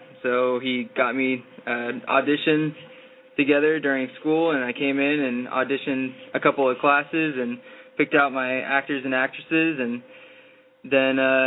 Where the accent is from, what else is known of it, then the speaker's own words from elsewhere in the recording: Alaska, United States; also born or lived in Las Vegas; I was born in Vegas and raised in Alaska